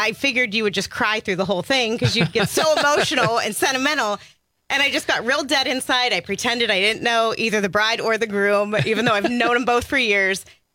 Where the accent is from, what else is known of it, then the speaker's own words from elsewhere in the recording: Youngstown, Ohio, United States; Every time I tell people I'm from Youngstown, that's what they ask.